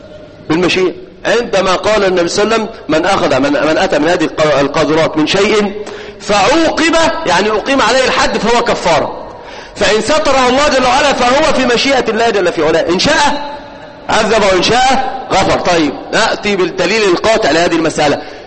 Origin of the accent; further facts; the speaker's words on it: Egypt; قالوها عندنا في مصر من العامه في المقاهي